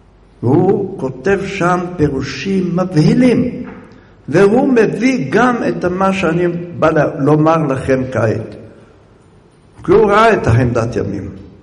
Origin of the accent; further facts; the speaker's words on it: Jerusalem, Jerusalem District, Israel; born there; אני נולדתי בירושלים.